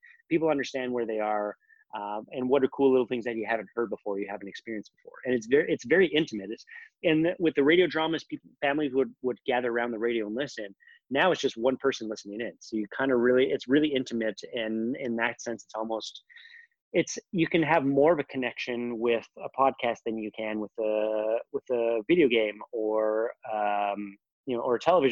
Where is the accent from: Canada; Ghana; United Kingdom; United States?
Canada; I used to love growing up in Canada. On Sunday mornings, my local radio station, I used to play like the old classic radio serials